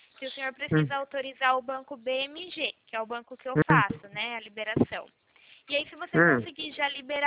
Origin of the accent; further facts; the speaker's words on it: São Paulo, Brazil; eu sou de São Paulo.